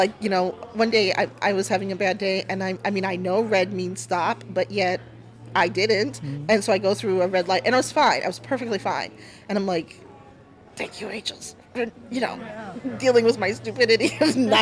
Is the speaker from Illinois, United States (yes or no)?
no; Cleveland, Ohio, United States; I grew up in Cleveland and used to ride the bus sometimes